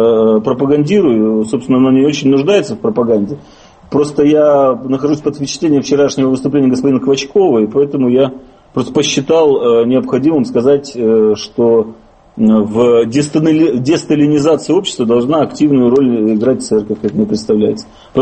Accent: Kazakhstan; born there; а я родился в Казахстане, где обычно, как известно, так сказать, немцы и рождаются.

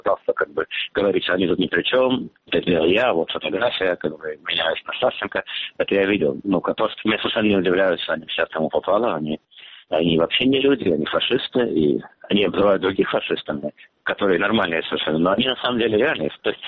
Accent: Moscow, Russia; moved away; Я как человек из Москвы, не то что соответствуюсь, но да, все-таки я родился в Москве, я там вырос

